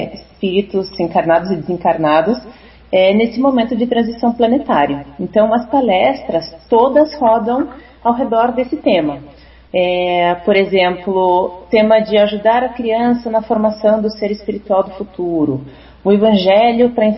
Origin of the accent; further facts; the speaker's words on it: Brazil; now in Mexico City, Mexico; Sou brasileira.